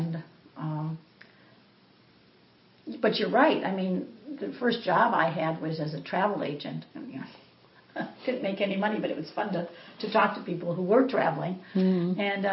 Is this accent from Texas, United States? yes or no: no; Chicago, Illinois, United States; Anyway, I grew up in Chicago sailing with my dad in the summer and skiing in the winter.